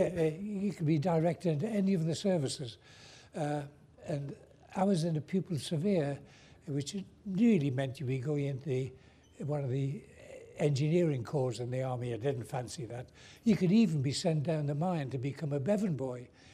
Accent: Shotley Bridge, North East England, United Kingdom; Well, I was born up in County Durham in a little village called Shotley Bridge. I don't suppose anybody's really heard of it much. It's quite near Consett in the mining area.

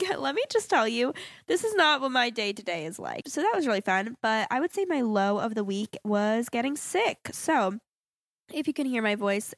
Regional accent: Florida, United States; And it's because I'm originally from South Florida

